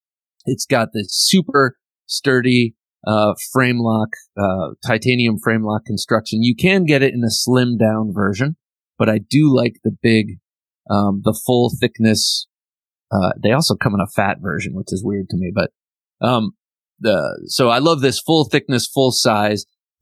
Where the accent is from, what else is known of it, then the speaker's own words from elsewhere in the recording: Ohio, United States; moved away; from Shreve, Ohio, my home state, or at least where I came from. I'm not there anymore, but my heart is still in Ohio